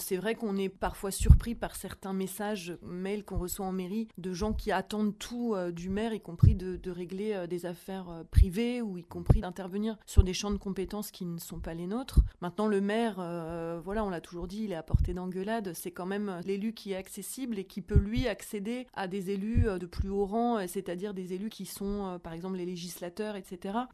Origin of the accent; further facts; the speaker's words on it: Plaisir, Île-de-France, France; J'ai grandi à Plaisir, donc c'est pas tout à fait un petit village, mais c'est pas non plus la grande ville.